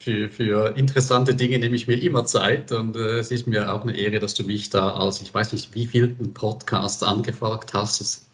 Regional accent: Switzerland; als Schweizer, ja, Bank, Schokolade, Käse, das sind so die Jargons bei uns

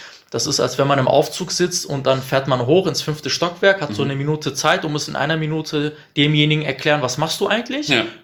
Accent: Bielefeld, North Rhine-Westphalia, Germany

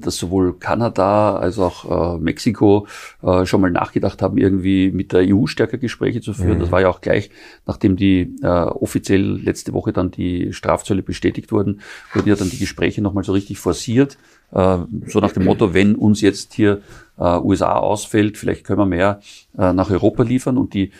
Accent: Austria; born there; also born or lived in Germany; Ich bin zwar in Österreich geboren, habe aber auch Firmen da, habe viele Jahre da auch gelebt oder zumindest teilweise gelebt auch.

